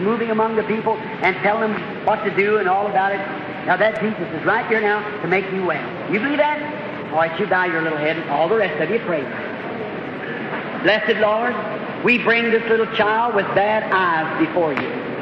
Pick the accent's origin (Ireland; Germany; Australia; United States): Ireland; My people are Catholic. I'm an Irishman. My mother and father both are Catholic people, come from Catholic families.